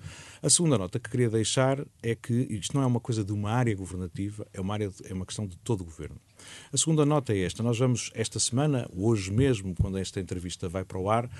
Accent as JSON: {"language": "Portuguese", "town": "Matosinhos", "region": "Norte", "country": "Portugal", "said": "Eu sou do Porto, sou de Matosinhos, melhor dizendo, tenho aqui o meu coração"}